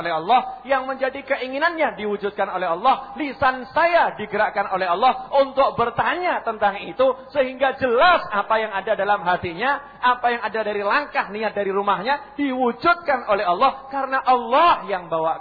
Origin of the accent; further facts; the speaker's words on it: Surakarta, Central Java, Indonesia; born there; Saya juga dari mana? Hadramut, tapi turunan. Sekarang udah Semanggi ya. Lahir di Pasar Kliwon.